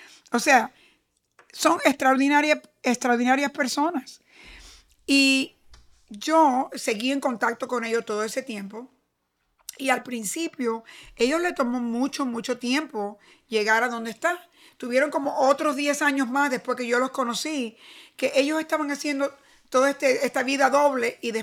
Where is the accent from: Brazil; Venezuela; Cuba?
Cuba; Y nosotros los cubanos, cuando vinimos de Cuba, nos criaron así.